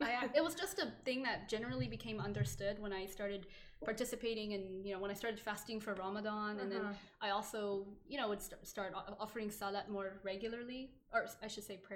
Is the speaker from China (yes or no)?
yes; China; And I'm from China, actually. I'm adopted.